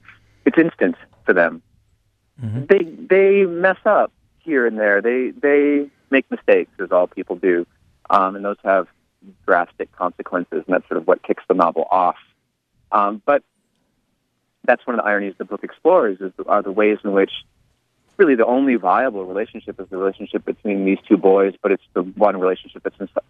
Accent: Leech Lake, Minnesota, United States; I'm Ojibwe from Leech Lake, and so, you know, that whole aspect of the story is sort of drawn from the place that I care about the most and love the most. But my father's also, he's Jewish. He's not from Leech Lake. He's from Austria

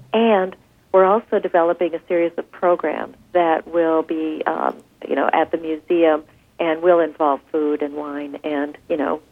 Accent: Minnesota, United States; I mean, things like, when I was growing up in Minnesota, we didn't have, pita bread and naan.

